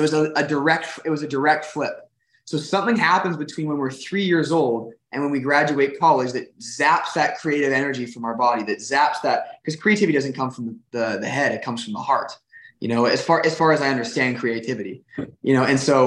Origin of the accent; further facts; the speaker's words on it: Canada; I'm from Canada.